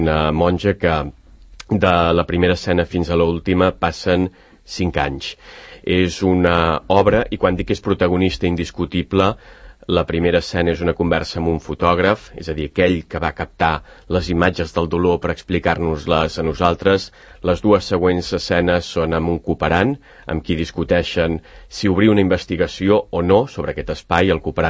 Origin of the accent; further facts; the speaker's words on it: Catalonia, Spain; els dos som de la Plana